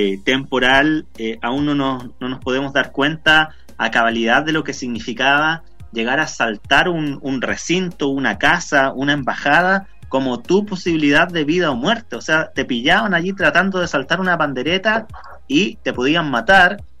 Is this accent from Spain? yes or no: no; Chile; ¿Qué sorprende a uno como chileno al momento de ver esta serie